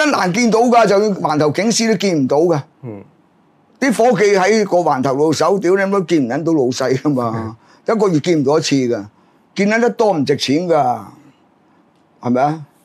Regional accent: China; 我哋中國人錢嚟㗎

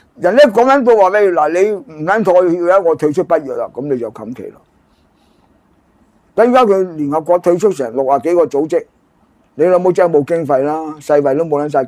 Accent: China; 作為中國人冇辦法唔出聲，

